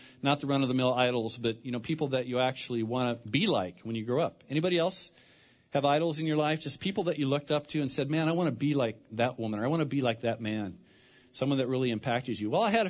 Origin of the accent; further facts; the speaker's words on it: Linden, United States; also born or lived in Seattle; I grew up here in Linden, and you may be new to our community, so if you've heard this already, just you know, humor me this morning. But I grew up here, so I love this town. My wife and I, we moved away for 17 years